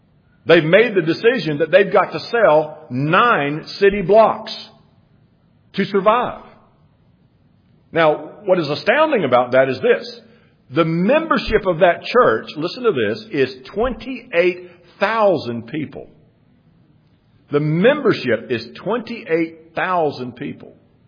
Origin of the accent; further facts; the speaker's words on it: Jacksonville, Florida, United States; I was raised in Jacksonville, Florida